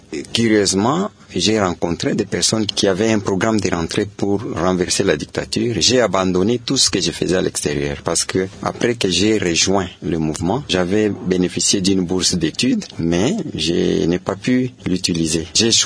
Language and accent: French; Likasi, Haut-Katanga, DR Congo; also born or lived in Lubumbashi; J'ai eu la chance d'évoluer dans plusieurs villes du pays. Une partie de mon école primaire, je l'ai faite à Likassi, puis à Lubumbashi. Après Lubumbashi, je suis allé terminer mes humanités à Kalemie.